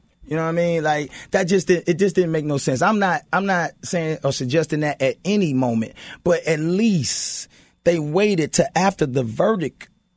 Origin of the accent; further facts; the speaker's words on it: St. Louis, Missouri, United States; Bro, I am not a celebrity. I am from St. Louis. I'm home.